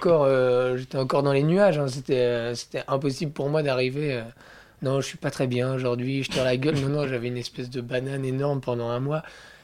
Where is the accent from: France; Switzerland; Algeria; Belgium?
Belgium; Bouzeval, Wallonia; comme je venais de Bouzeval en Belgique, mon petit village, je fantasmais vachement les strass, les paillettes et tout.